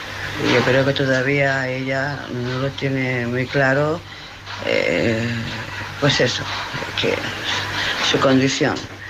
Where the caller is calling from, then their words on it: Barcelona, Catalonia, Spain; de Barcelona